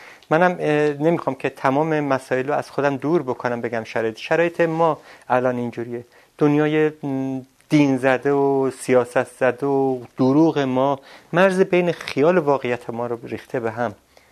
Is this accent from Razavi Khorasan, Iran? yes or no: no; Ardabil, Ardabil Province, Iran; من هر جایی میرم میگن شما از خارج اومدین؟ میگم نه، من از اردبیل اومدم. اگه اردبیل خارج، از خارج اردبیل اومدم.